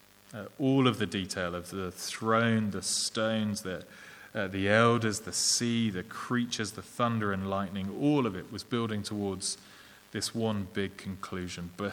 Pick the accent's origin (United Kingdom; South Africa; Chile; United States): United Kingdom; England; accent: English; And I know it doesn't sound quite as impressive in my English accent as it does when Ian says it in his lovely Scottish accent.